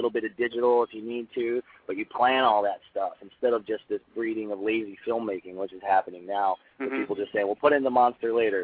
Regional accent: the South, United States; my first film, Lightning Bug, is a semi-autobiographical film about me growing up in the South, and it's a very heartfelt sort of movie.

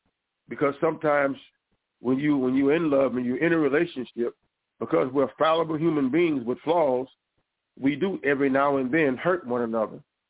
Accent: Tulsa, Oklahoma, United States; from Tulsa, Oklahoma. I'm Black Wall Street.

